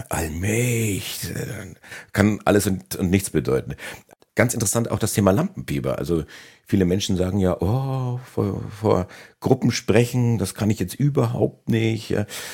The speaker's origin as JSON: {"language": "German", "region": "Bavaria", "country": "Germany", "tie": "born there", "said": "ich bin auch Franke, also zumindest gebürtiger dann"}